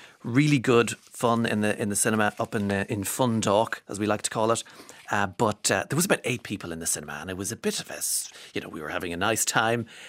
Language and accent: English; Ireland; No, we're Irish. We don't complain about anything.